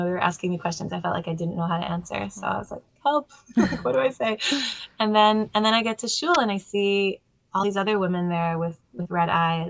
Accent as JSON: {"language": "English", "town": "Jerusalem", "region": "Jerusalem District", "country": "Israel", "tie": "born or raised there", "said": "So I was born in Israel. Oh. I was born in Jerusalem. My parents are Olim, where my English is from."}